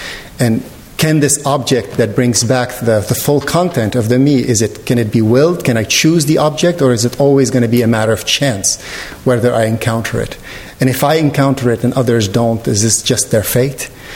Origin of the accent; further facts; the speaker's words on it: Lebanon; now in United States; I grew up in Lebanon. I grew up during the years of the Lebanese hot wars, which are ongoing, it seems, maybe. But I left Lebanon in 1984 to come to the United States, and stayed in the United States